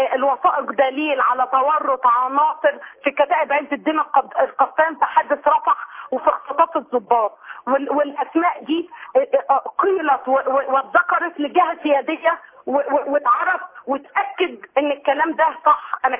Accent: Egypt; ولكن يوصل ان احنا مصريين دم مصر واحد، مسلم مسيحي يهودي ايا كان هو،

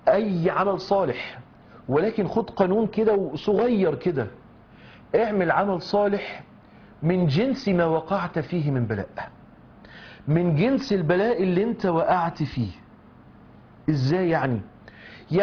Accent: Mansoura, Dakahlia, Egypt

